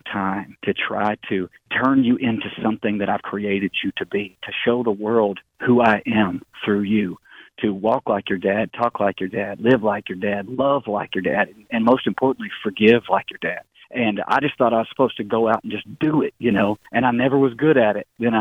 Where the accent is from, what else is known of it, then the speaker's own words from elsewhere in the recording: Tennessee, United States; You know, growing up in East Tennessee, you know, whenever you kind of mess up really big and you're a Christian